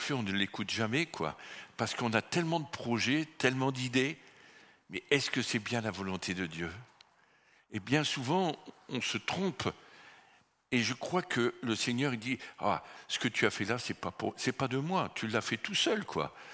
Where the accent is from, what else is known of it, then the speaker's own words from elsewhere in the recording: France; Vous connaissez, je suis français